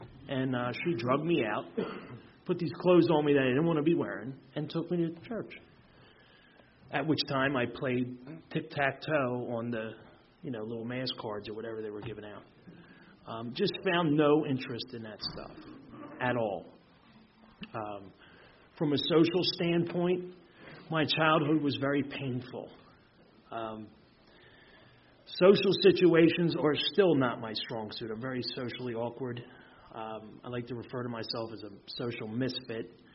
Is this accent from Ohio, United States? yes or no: no; Ocean City, New Jersey, United States; So, I'm not from Philly originally. I was born and raised in Ocean City, New Jersey.